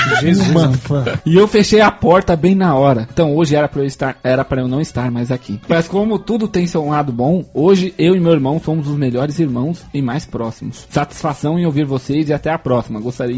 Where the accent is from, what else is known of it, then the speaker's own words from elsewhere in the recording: Criciúma, Santa Catarina, Brazil; já sabemos. Tenho 26 anos, sou de Criciúma, Santa Catarina.